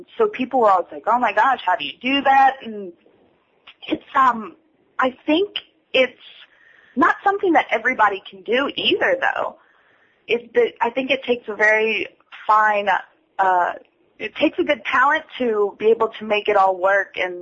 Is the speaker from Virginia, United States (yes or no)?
no; Austin, Texas, United States; I'm from Austin, Texas, so I definitely have a huge background in the Texas style of wrestling